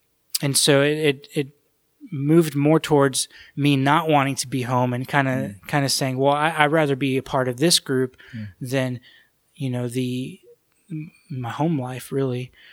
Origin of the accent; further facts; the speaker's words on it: Florida, United States; Yeah, I lived about 30 to 40 minutes from Disney and Universal Studios.